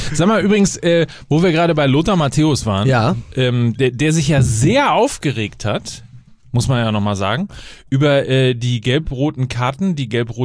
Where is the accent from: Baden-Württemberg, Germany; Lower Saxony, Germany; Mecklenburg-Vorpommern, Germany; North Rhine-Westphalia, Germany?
North Rhine-Westphalia, Germany; Ich komme aus Westfalen.